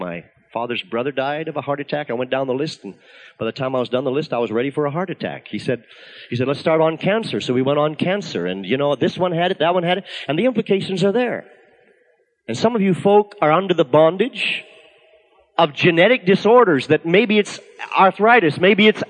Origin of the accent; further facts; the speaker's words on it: Canada; I'll never forget a story my father told as I was a boy growing up in Canada.